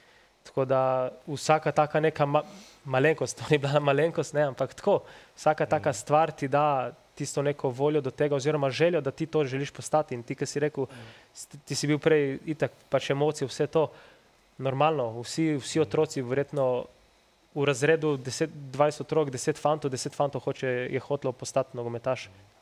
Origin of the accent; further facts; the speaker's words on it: Littoral, Slovenia; Sploh se mi zdi, da smo bili Primorci vedno malo zapostavljeni.